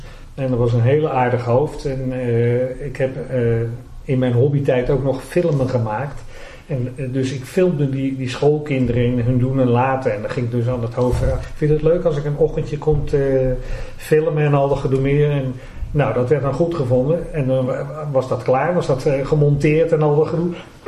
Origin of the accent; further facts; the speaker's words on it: Leiden, South Holland, Netherlands; we komen allemaal uit Leiden, we zullen allemaal wel eens een toon hebben dat je denkt, nou, hè, dat hoort erbij of wat.